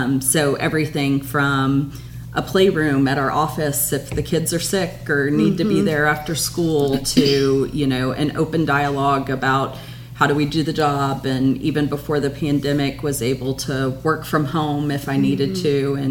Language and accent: English; Missouri, United States; Yeah, so I grew up in Missouri and was working in St. Louis after college at Edward Jones.